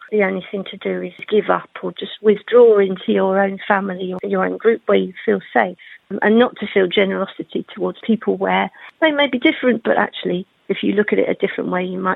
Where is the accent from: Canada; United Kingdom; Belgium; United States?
United Kingdom; St Albans, East of England; from St Albans.